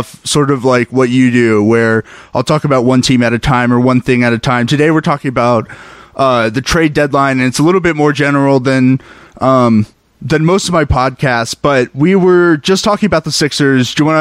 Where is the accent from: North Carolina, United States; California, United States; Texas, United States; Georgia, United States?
Texas, United States; Dallas; this isn't just because I'm from Dallas.